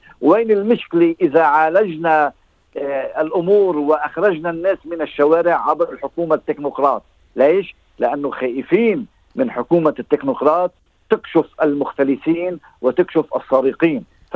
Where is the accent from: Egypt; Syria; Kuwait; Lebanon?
Lebanon; عندنا بلبنان